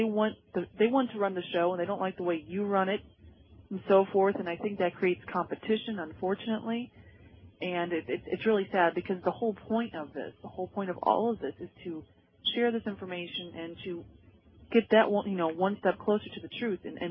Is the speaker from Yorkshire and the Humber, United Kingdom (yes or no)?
no; Scotland, United Kingdom; I'm Scottish, so I can't help either.